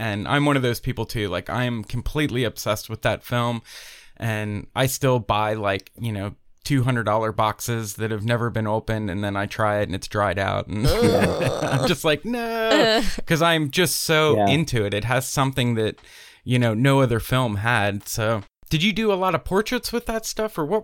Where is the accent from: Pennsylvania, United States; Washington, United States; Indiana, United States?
Pennsylvania, United States; I'm originally from Pennsylvania. Oh, okay. Like right in the middle of the state, like Hershey, Lebanon, mm-hmm. Lancaster area, kind of an hour away from Philadelphia.